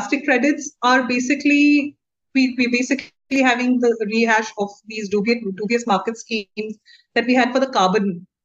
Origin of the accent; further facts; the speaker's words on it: Odisha, India; now in Calcutta, India; I'm from Orissa, I'm currently living in Calcutta